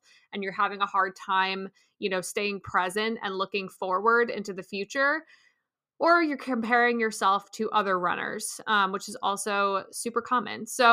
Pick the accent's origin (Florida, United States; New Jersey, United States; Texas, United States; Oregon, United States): New Jersey, United States; even though I'm from New Jersey.